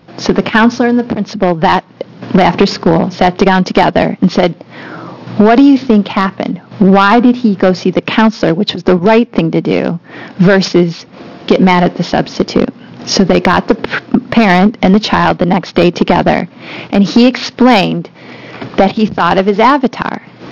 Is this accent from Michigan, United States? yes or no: yes; Michigan, United States; now in Washington, D.C., United States; We all know that I'm from Michigan. Originally, I live in D.C.